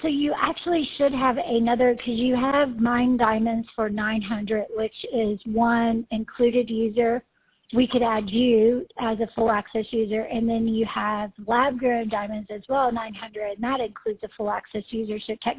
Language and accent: English; East Coast, United States; it's like I'm from the East Coast, and when it does rain here, you're like, what is that?